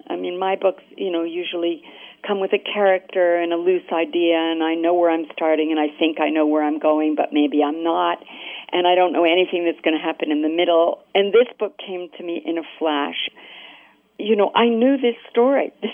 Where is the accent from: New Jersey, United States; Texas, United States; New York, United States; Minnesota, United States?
New Jersey, United States; Elizabeth; take place in, you know, my hometown of Elizabeth, New Jersey, in the winter of 51-52.